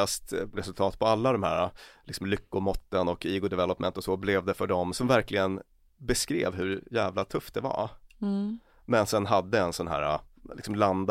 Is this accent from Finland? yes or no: no; Luleå, Norrbotten County, Sweden; born there; Jag föddes i Luleå i och för sig.